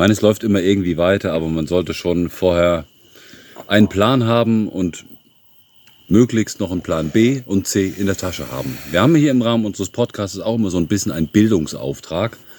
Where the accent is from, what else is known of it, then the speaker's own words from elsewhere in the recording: England, United Kingdom; Als Engländer, ich kenne keinen Engländer, der einen deutschen Mann hatte.